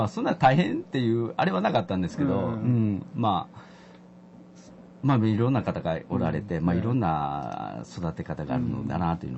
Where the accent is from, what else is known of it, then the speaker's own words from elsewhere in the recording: Kyoto, Japan; also born or lived in Shizuoka; 生まれは修学院なんですけど、はい、ずっと、まあ、1年ぐらいちょっと、仕事の関係で、まあ、静岡の方に行ってたんですけど、まあ、それ以外はずっとこちらの方で、